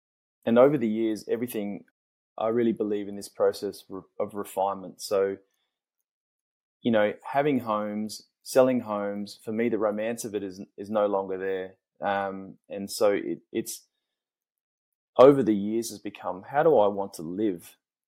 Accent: South Australia, Australia; a 50-acre parcel of land in my home state of South Australia, the Adelaide Hills.

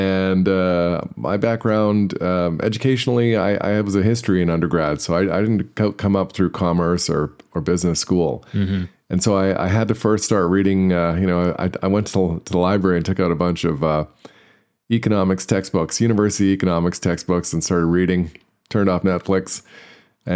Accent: Canada; It was the spring of 2020. I'm Canadian

